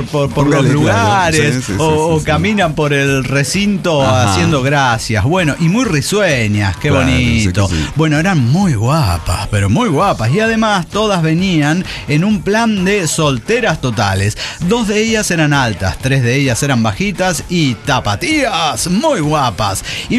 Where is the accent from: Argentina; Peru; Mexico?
Argentina; yo soy argentino